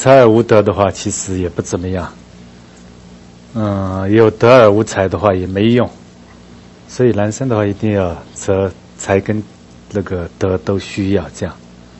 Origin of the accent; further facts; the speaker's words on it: Tibet, China; 我们西藏人又喜欢画，所以就是工作好找的要命。